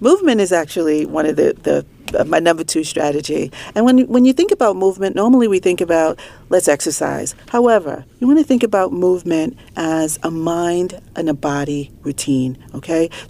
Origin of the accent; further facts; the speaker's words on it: Brooklyn, New York, United States; I grew up in Brooklyn, in the inner city, and as a single parent, always ran track.